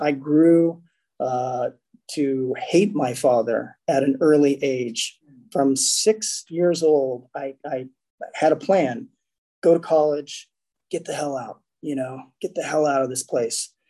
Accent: Oklahoma, United States; born there; I was born in Oklahoma, two parents.

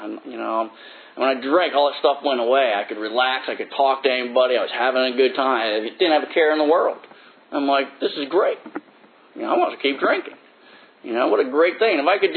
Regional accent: New Jersey, United States; And, you know, I grew up in Jersey. And in Jersey, you go to the Brooklyn Bridge, you see the drunks.

